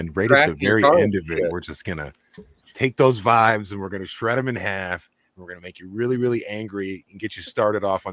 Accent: Michigan, United States; No, no, I'm from Michigan. I can differentiate.

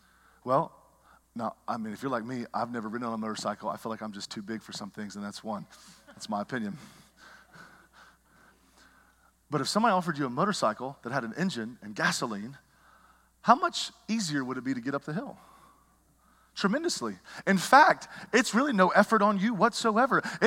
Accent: the South, United States; Okay, I grew up in the South.

